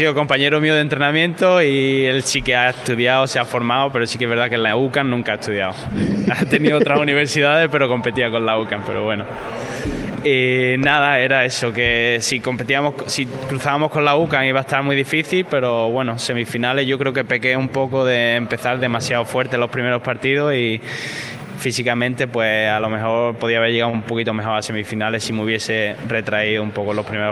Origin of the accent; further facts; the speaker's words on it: Seville, Andalusia, Spain; Sí, yo no soy el típico sevillano